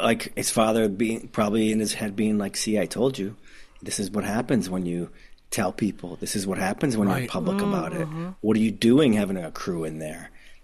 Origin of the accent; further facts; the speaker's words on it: Detroit, Michigan, United States; accent: Midwest; I think my Midwest accent came out there. Example. I don't know who I was right then. But I'm from Detroit.